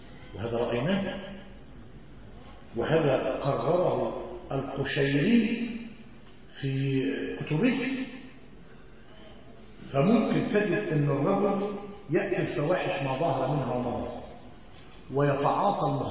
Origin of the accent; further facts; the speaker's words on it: Egypt; فالوضع عندنا في مصر يا اخوانا اتسع الخلق على الواقع